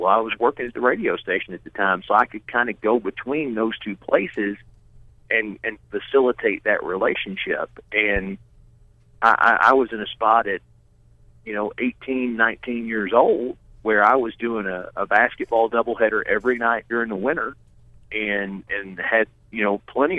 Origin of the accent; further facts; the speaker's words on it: Tennessee, United States; I grew up in East Tennessee, and my dad and I were on a trip between Morristown and Newport, two little small towns in that third of the state